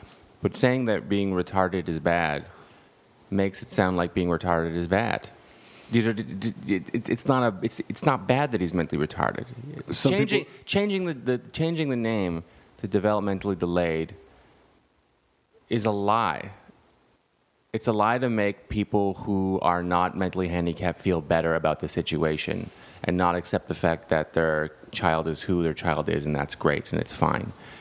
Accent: Canada; We're from Canada

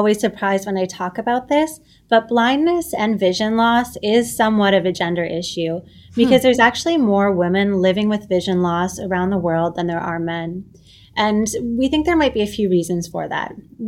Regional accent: Canada; now in New York, United States; I'm Canadian, so I do love hockey, although I've lived in New York now for almost 7 years.

